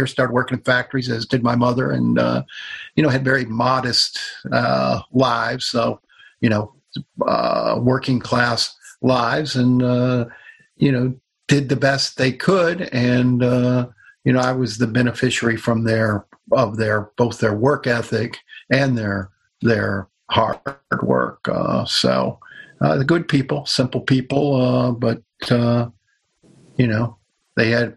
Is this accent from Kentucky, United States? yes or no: yes; Kentucky, United States; also born or lived in Detroit; Well, we were back and forth from Kentucky to Detroit. My dad, you know, our family's fairly typical, coming out of the Appalachian foothills.